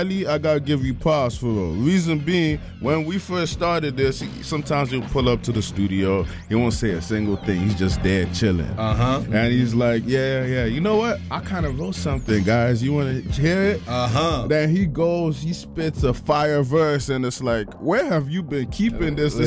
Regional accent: Abuja, Federal Capital Territory, Nigeria; I grew up in Abuja, but okay. I'm originally from Benue State, Idoma people.

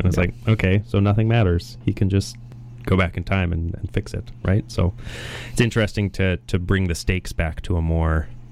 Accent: Alberta, Canada; I grew up in Alberta in the Rocky Mountains

